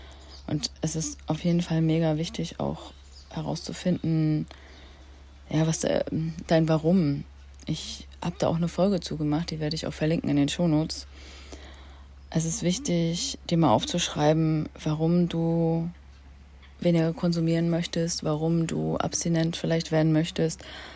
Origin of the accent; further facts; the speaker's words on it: Northern Germany, Germany; now in Switzerland; Dieses Bootshaus ist in meiner Heimat in Norddeutschland. Ich wohne ja in der Schweiz